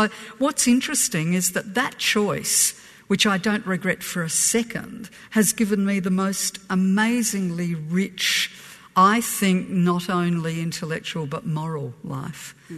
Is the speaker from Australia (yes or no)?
yes; Adelaide, South Australia, Australia; when I was growing up in Adelaide